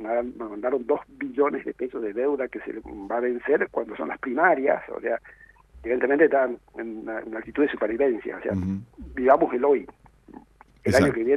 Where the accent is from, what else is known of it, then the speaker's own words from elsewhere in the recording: Jujuy, Argentina; yo nací en Jujuy, mis padres eran muy humildes, estudié en Jujuy